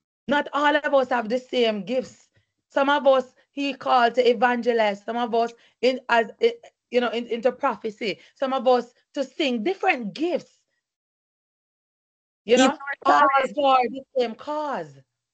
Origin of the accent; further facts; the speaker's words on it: Jamaica; moved away as an adult; now in United States; I'm Jamaican and I've taught in Jamaica for 10 years before I transitioned here.